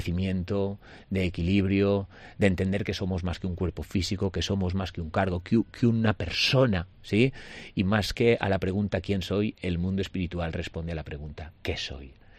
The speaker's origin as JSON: {"language": "Spanish", "town": "Alcúdia", "region": "Balearic Islands", "country": "Spain", "said": "montaron un gimnasio en Alcudia, yo soy de Alcudia, ya lo sabes"}